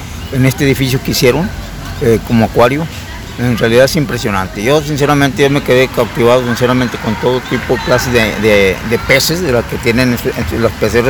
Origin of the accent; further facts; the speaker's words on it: Monterrey, Nuevo León, Mexico; porque somos de acá de Monterrey